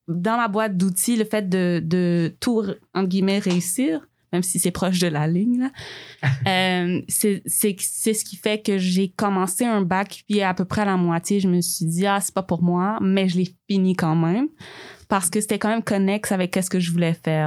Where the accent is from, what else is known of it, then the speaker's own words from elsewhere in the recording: Quebec, Canada; Oui, moi, je suis née au Québec. Je suis québécoise, même si ça paraît pas sur ma face.